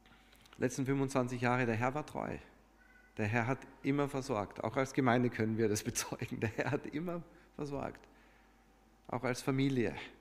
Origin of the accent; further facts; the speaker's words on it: Germany; Wir mögen es nicht. Wir sind Deutsche.